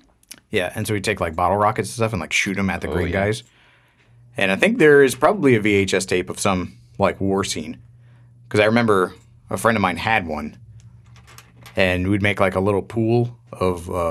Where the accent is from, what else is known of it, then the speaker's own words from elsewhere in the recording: Florida, United States; No, because Florida, if you're not aware